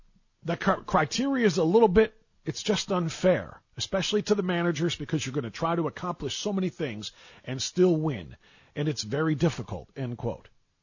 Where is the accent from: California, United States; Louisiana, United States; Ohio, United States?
Ohio, United States; Cleveland; Now, I'm an Indians fan. I grew up in Cleveland, Ohio.